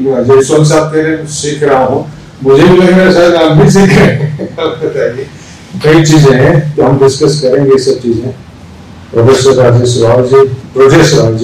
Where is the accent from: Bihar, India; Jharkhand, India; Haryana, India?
Haryana, India; Kurukshetra; मैं कुरुक्षेत्र से हूँ